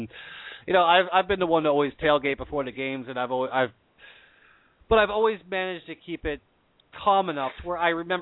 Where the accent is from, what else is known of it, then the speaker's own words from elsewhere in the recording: New Jersey, United States; growing up in New Jersey, it's been a well-known thing. You don't, you know, I grew up as a Ranger fan.